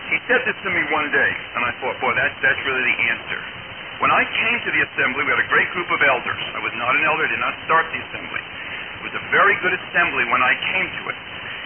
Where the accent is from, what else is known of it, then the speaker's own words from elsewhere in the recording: New Jersey, United States; I know the one that I grew up in New Jersey